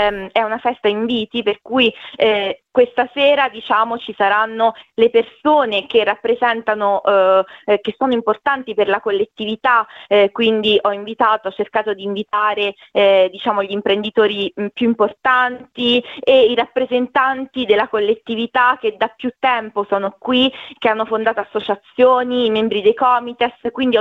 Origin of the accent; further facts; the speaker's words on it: Ascoli Piceno, Marche, Italy; loro come me sono di Ascoli Piceno